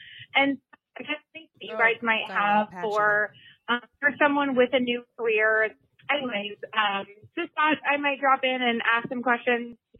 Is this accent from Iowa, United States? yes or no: yes; Iowa, United States; I am from Iowa, and I am 25 years old